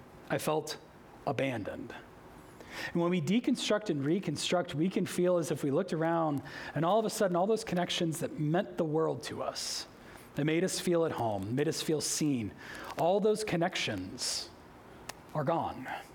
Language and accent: English; United States; You know, I love being an American. Like I do, I love my nation.